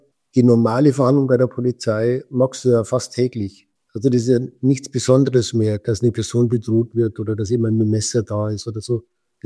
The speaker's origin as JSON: {"language": "German", "country": "Switzerland", "said": "ich bin ein Schweizer"}